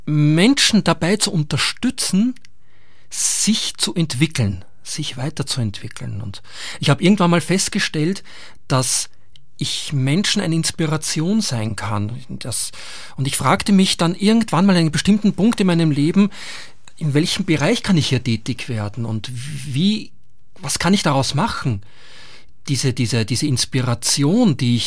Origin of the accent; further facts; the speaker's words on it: Vienna, Austria; now in Germany; ich komme aus der pochenden Metropole Waldemstein-Fischbach mit dem Taunus. Und ja, also eigentlich komme ich aus Österreich, aus Wien, und vor 13 Jahren hat es mich hierher verschlagen und seitdem bin ich in der Nähe von Idstein.